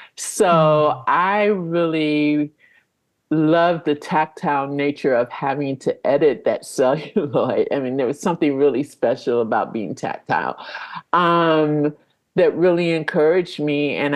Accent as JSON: {"language": "English", "town": "Detroit", "region": "Michigan", "country": "United States", "tie": "born or raised there", "said": "It was sort of embedded in me as a child growing up in Detroit."}